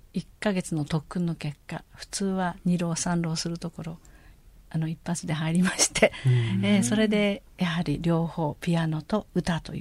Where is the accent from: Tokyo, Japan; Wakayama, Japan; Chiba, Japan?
Tokyo, Japan; Yanaka; 東京都の育ちです。はい、ずっと東京で。